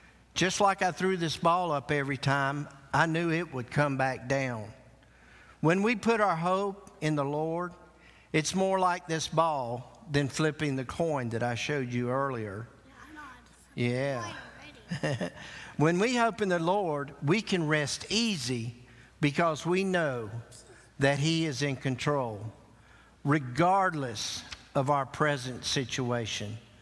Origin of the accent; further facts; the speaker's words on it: Florida, United States; But I remember in growing up in Florida, I was not but about an hour away from Disney World.